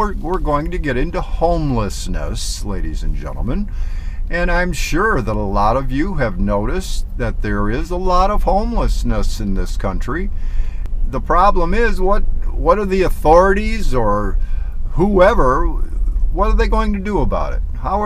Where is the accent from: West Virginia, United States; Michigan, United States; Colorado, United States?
Michigan, United States; now in Tucson, United States; I'm from Michigan, and this time of year, if there's a sunshiny day, oh my gosh, it's just something to rejoice over.